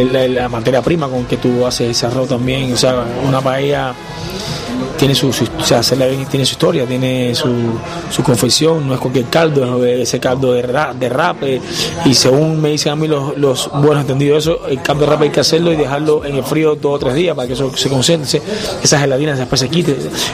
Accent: Cuba; soy cubano, amo mi comida cubana

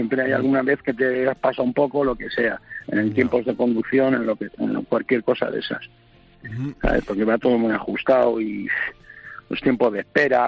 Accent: Valencia, Valencian Community, Spain; also born or lived in Jumilla; Yo nací en Jumilla, Murcia, pero vivo en Valencia muchos años. O sea, nací en Jumilla, pero criado y engordado en Valencia.

